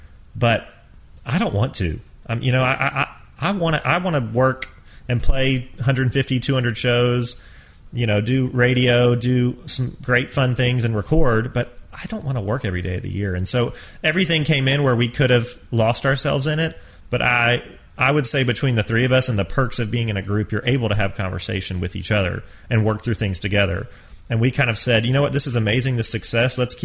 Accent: Georgia, United States; Because I grew up in Georgia.

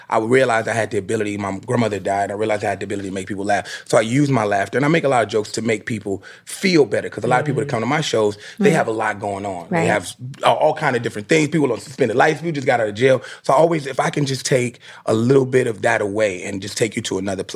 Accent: Chicago, Illinois, United States; now in New York, United States; because we came to New York homeless. I'm from Chicago.

